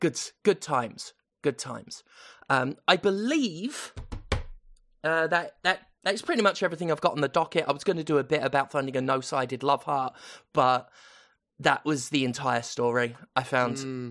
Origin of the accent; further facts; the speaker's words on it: United Kingdom; But I was a British kid growing up in Britain.